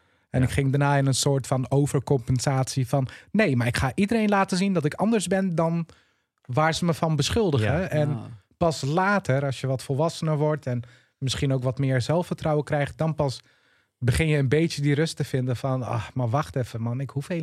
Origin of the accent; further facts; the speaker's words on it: Culemborg, Gelderland, Netherlands; also born or lived in Tiel; ik ben wel opgegroeid in een volksbuurtje in Culemborg, waar voornamelijk ook Marokkaanse jongeren woonden. Dus ja, ik behoor wel tot een subcultuur in Nederland die de afgelopen 20 jaar ook wel aardig onder vuur heeft gestaan.